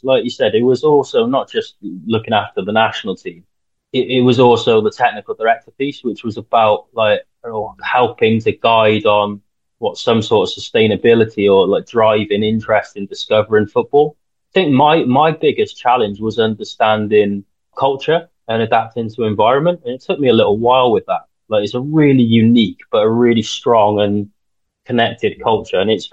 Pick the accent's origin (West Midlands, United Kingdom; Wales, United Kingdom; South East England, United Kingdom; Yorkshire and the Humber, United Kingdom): Wales, United Kingdom; as a Welshman, you get a British passport.